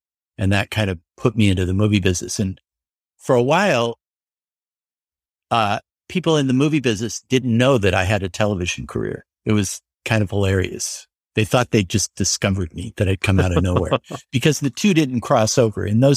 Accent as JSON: {"language": "English", "town": "Denver", "region": "Colorado", "country": "United States", "said": "I was from Denver, so I didn't know anyone here"}